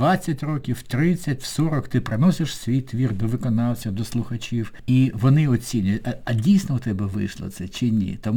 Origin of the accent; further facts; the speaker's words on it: Kyiv, Ukraine; ми, будучи обоє кияни, ми з ним зустрілися в далекій Канаді, в далекому місті Едмонтоні